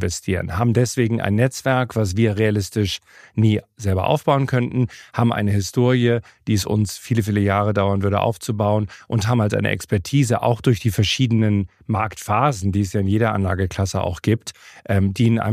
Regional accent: England, United Kingdom; now in Germany; Das ist zum Beispiel in England ganz anders, wo ich aufgewachsen bin

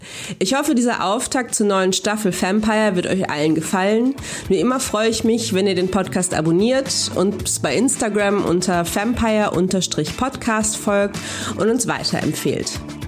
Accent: North Rhine-Westphalia, Germany; Zunächst mal bin ich umgezogen, von Hamburg zurück in den Ruhrpott, wo ich aufgewachsen bin.

